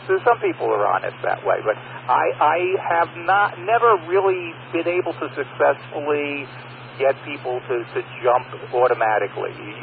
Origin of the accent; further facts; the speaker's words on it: Brooklyn, New York, United States; maybe because I was born and bred in Brooklyn